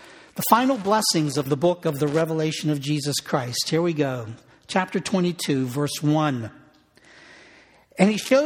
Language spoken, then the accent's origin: English; Pittsburgh, Pennsylvania, United States; went to school at Ohio University in Athens, Ohio, of course I was raised in Pittsburgh, was commuting to get down there.